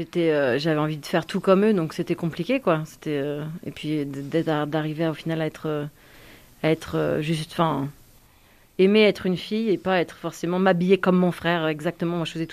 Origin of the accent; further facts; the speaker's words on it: Île-de-France, France; also born or lived in Suresnes; Près de Paris, exactement. Ouais. Je suis née là-bas. Et après, j'ai grandi dans les Yvelines, qui est un autre département en Île-de-France. J'étais entre la campagne et la ville, un peu. Voilà, donc j'ai passé toute mon enfance là-bas et j'en suis partie à 18 ans.